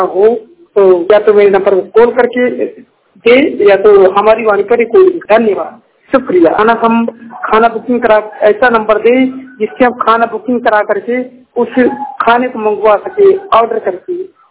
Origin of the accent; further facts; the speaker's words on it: Raebareli, Uttar Pradesh, India; UP जिला रायबरेली का रहने वाला हूँ।